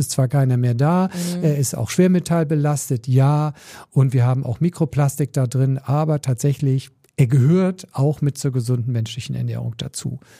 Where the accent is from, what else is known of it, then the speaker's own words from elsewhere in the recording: Schleswig-Holstein, Germany; also born or lived in Hamburg; Ich bin Holsteiner, Hamburger. Tatsächlich bin ich auch mit Fisch halt groß geworden.